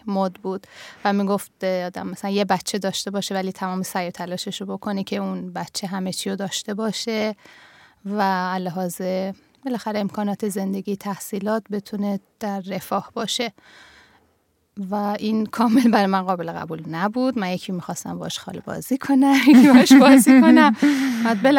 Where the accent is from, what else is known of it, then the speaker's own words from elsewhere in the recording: Tehran, Tehran Province, Iran; moved away as an adult; now in Sweden; تا تقریبا 18 سالگی تهران بودم و بعد همراه همسرم و پسر 3 ماهم به سوئد اومدیم.